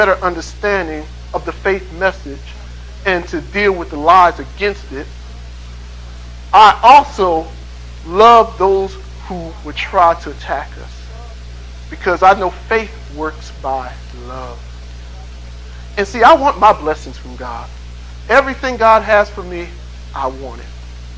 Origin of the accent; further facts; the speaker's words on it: Trenton, New Jersey, United States; because I come from Trenton, New Jersey. We grew up on the streets, man.